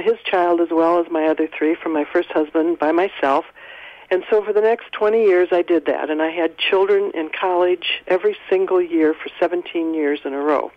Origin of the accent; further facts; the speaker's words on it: Illinois, United States; I grew up in Northern Illinois, and my parents loved each other, and I had one brother and one sister